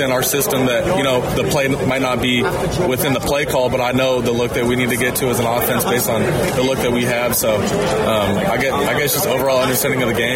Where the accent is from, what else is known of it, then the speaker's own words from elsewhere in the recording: Oregon, United States; I'm from Oregon.